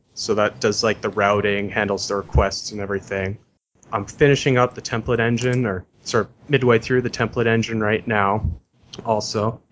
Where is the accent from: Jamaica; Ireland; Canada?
Canada; I'm Canadian